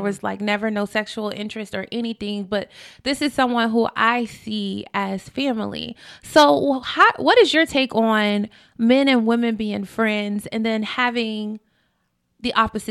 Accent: Florida, United States; My grandma and my auntie raised me, and like our neighborhood, we grew up in Washington Shores.

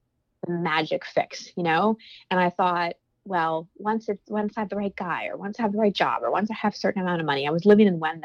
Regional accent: Texas, United States; I took a year of Texas history growing up in Texas.

